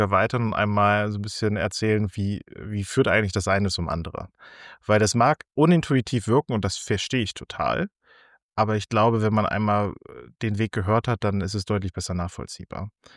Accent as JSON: {"language": "German", "region": "Schleswig-Holstein", "country": "Germany", "tie": "born or raised there", "also_born_or_lived": "Neuruppin / Dresden", "said": "Geboren bin ich im schönen Brandenburg in Neuruppin, aufgewachsen zum Großteil in Schleswig-Holstein, zum Studium der Psychologie dann nach Dresden gezogen, so 2015"}